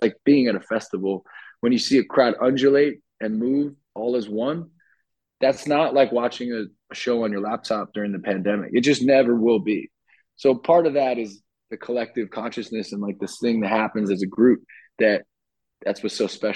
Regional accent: New Jersey, United States; growing up in New Jersey, like I mentioned earlier

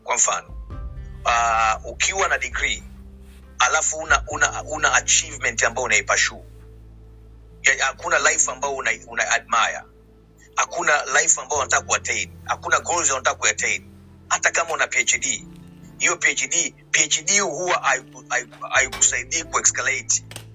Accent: Mwanza, Tanzania; born there; kwa sababu mimi sijazaliwa Kilimanjaro, mimi nimezaliwa Mwanza.

